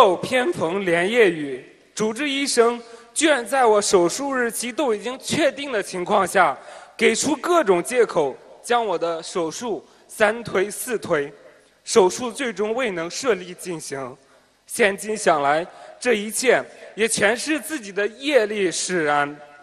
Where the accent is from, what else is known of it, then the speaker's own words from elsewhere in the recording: Shandong, China; ，今年刚刚大学英语专业本科毕业。